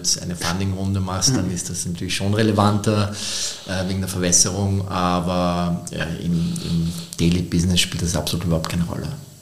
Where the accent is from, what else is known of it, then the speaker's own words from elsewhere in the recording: Austria; bei uns in Österreich, wir sind da noch ein bisschen hinterher, auch Deutschland noch.